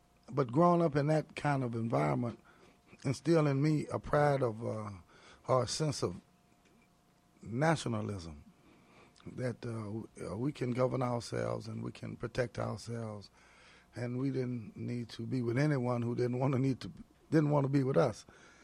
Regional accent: Louisiana, United States; And we're all from Louisiana, like Johnny Cochran's father

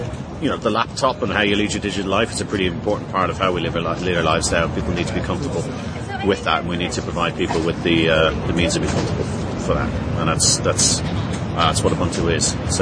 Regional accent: Ireland; I'm the marketing manager for Canonical. I'm Irish

